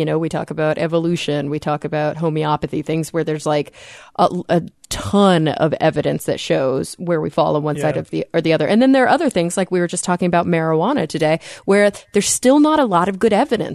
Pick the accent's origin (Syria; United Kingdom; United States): United States; Plano, Texas; from Plano, Texas. Hi … That's my hometown.